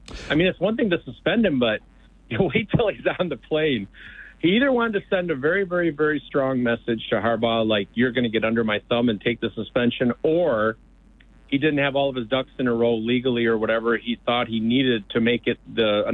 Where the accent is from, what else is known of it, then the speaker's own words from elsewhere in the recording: Lansing, Michigan, United States; Yeah, I'm from Lansing. Hey, I'm a Michigan fan.